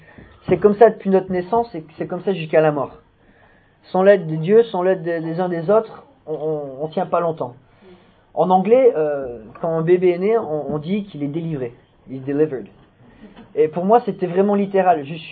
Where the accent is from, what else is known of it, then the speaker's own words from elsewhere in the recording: Canada; born there; J'étais pas français, un latin américain, je suis né au Canada.